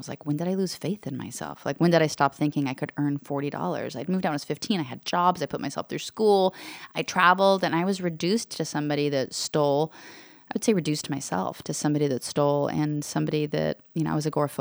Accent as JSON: {"language": "English", "region": "Alaska", "country": "United States", "tie": "born or raised there", "said": "I mean, I was raised in Alaska in a saddle barn with an outhouse, so living in your car in San Diego didn't seem that bad."}